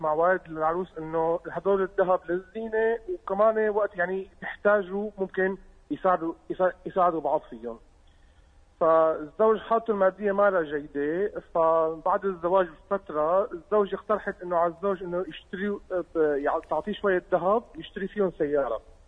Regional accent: Syria; يعني إحنا عندنا بسوريا في فرق عملة بين سنة وسنة،

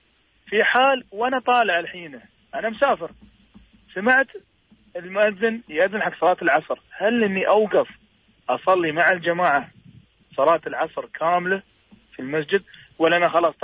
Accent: Dubai, United Arab Emirates; أنا مثلا أنا من أهل دبي

